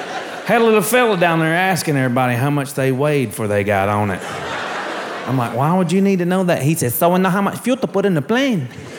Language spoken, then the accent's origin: English; Arkansas, United States; I said, you want us to get in the ocean smelling like shrimp? I'm from Arkansas. Even I know that ain't right.